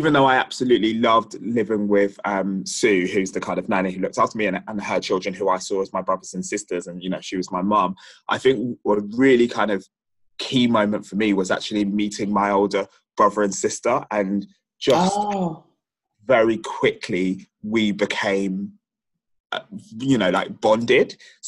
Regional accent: Nigeria; born there; I'm of Nigerian background, and I was born in Nigeria.

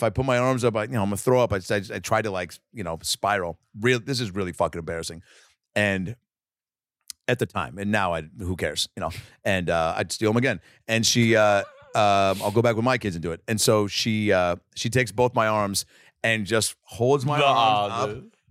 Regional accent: Seattle, Washington, United States; I guess growing up in Seattle, the weather is conducive

